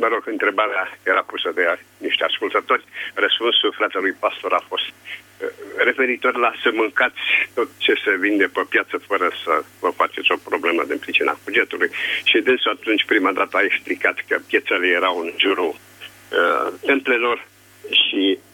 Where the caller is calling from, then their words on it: Bucharest, Romania; sunt din București.